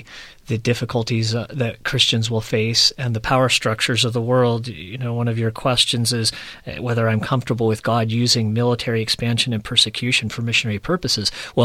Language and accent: English; California, United States; to go to Alaska, and I'm from Central California. Alaska was off my radar.